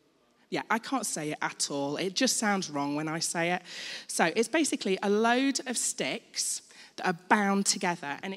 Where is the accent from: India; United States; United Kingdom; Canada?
United Kingdom; Chesterfield, East Midlands; there was an earthquake in Chesterfield, my hometown, when I was about 18, so that's a long time ago.